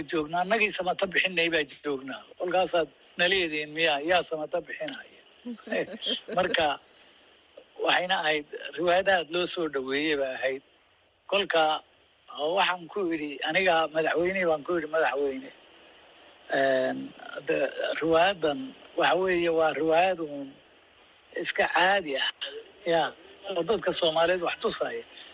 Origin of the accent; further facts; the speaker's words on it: Somali Region, Ethiopia; waxaan kusoo barbaaray dalka Ethiopia oo qoomiyad ku joogaan deegaanka Soomaalida, especially weliba Soomaalidii oromada, halkaasaan kusoo barbaaray